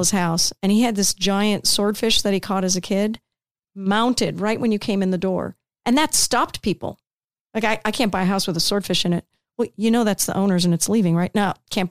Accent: Indiana, United States; That seems silly because … from Indiana.

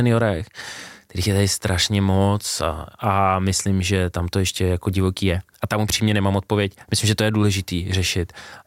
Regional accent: Russia; protože jsem původem z Ruska a celá moje rodina je z Ruska

